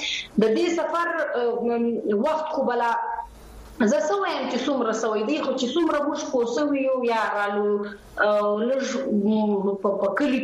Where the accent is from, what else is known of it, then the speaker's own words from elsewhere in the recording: Sanzawi, Balochistan, Pakistan; also born or lived in Quetta; زه موږ وخت مطلب پیدا شوی او لوی شوی په سنځاوي کې ځیلا زیارت جنوبی پښتونخوا کې